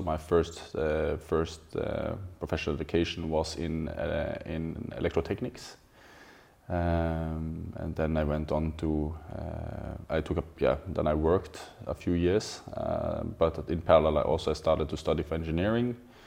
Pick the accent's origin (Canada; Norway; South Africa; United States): Norway; Vestland; I grew up in a farm a couple of hours away from Bergen, in the country. It's where we have one of the biggest suspension bridge